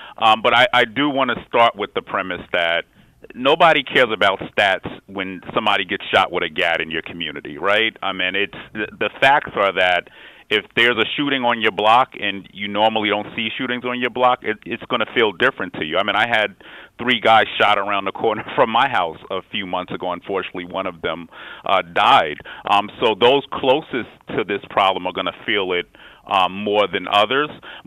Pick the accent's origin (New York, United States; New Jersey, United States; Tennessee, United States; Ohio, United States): New York, United States; Queens; I grew up in like 20 different places in Southeast Queens because, you know, being born to teenage parents, you know, they were just trying to make it and hold on.